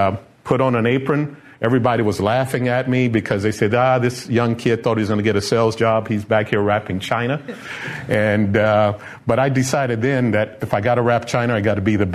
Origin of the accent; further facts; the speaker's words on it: Houston, Texas, United States; I grew up here in Houston in Third Ward, Texas.